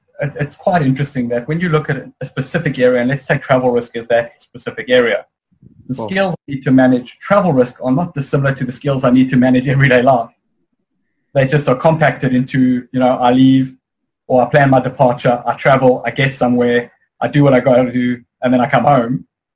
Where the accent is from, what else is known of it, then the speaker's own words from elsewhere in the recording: South Africa; growing up in South Africa, and I've worked in 17 countries so far